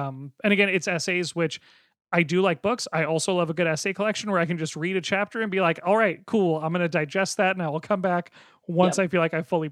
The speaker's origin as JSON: {"language": "English", "region": "Pacific Northwest", "country": "United States", "tie": "born or raised there", "said": "I grew up on Coast Salish land in the Pacific Northwest."}